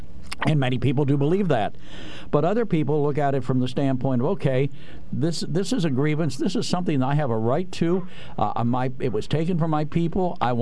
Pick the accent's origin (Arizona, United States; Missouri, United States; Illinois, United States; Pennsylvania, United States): Pennsylvania, United States; Harrisburg; You know, I grew up in Harrisburg. I went to school. My parents, even though I'm a Catholic, I went to public school.